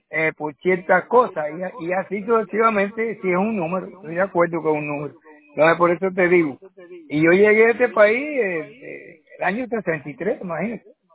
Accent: Cuba; moved away as an adult; Yo llevo en este país 62 años. Vine de Cuba.

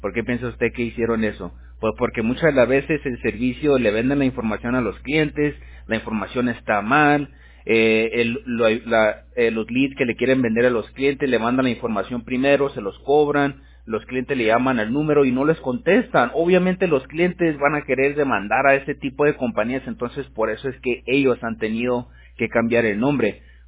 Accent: United States; yo soy bilingüe, ¿verdad? Crecí yo, pues aquí en Estados Unidos.

